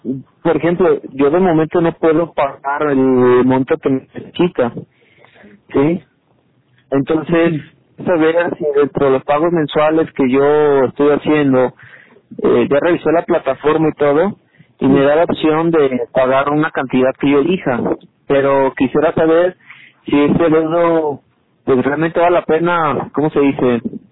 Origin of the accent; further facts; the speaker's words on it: Jalisco, Mexico; acá en mi estado, yo soy de Jalisco